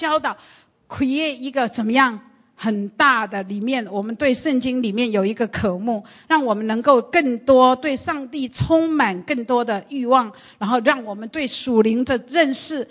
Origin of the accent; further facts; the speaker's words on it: Taiwan; 所以呢我在过去呢成长的路程，因为我们在台湾呢很注重升学